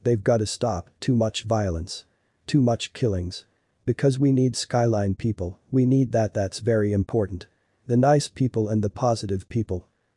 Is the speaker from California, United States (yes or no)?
yes; San Francisco, California, United States; San Francisco. I grew up in San Francisco a long time ago. I lived in Hunters Point in the 60s and 70s. Then I moved to San Leandro.